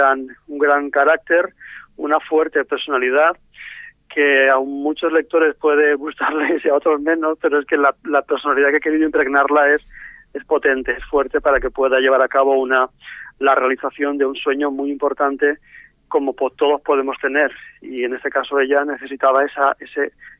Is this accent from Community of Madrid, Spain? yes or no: no; Valencia, Valencian Community, Spain; Soy de Valencia y decidí coger el escenario de Valencia